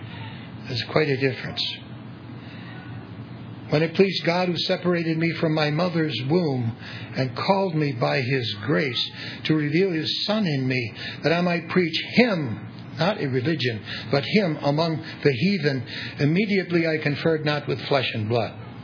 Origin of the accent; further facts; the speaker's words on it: Wilmette, Illinois, United States; I was raised in Wilmette.